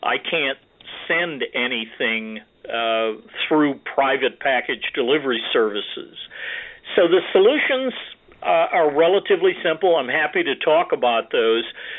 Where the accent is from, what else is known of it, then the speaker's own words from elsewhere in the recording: Montana, United States; I was born and raised in the Yellowstone Valley of Montana, and we had a nice airport in Billings